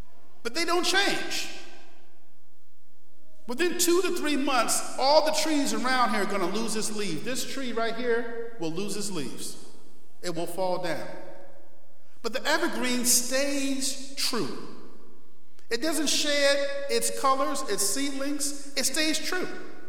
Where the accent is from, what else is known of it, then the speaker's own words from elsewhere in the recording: Rochester, New York, United States; When you have effects of lake effect snow, like where I grew up in Rochester, you need evergreens.